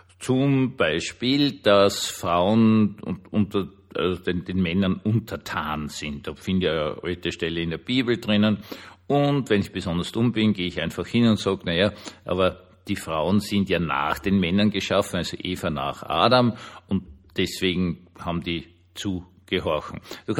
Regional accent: Austria; Also als Österreicher habe ich natürlich eine Erfahrung damit. Also ich persönlich nicht, aber meine Familie und all ganz Österreich, das waren die Habsburger.

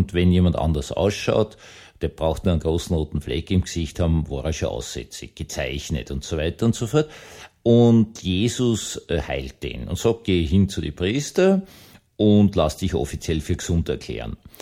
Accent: Vienna, Austria; ich bin Wiener

